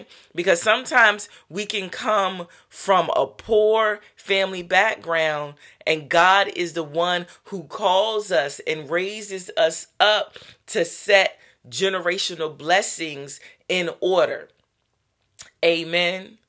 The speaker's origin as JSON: {"language": "English", "region": "Virginia", "country": "United States", "lives_now": "Philadelphia, United States", "said": "You guys know I'm from Virginia. I live up in Philadelphia and my family is not here."}